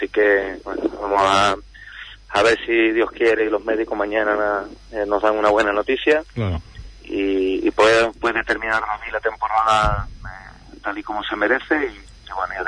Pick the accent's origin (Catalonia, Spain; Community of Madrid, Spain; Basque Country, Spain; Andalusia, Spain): Andalusia, Spain; Huelva; los que somos de Huelva